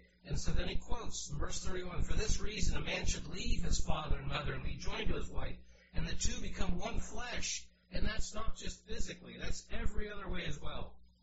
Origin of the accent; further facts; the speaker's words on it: Cincinnati, Ohio, United States; I've recounted my experience growing up in Cincinnati and the numbers there.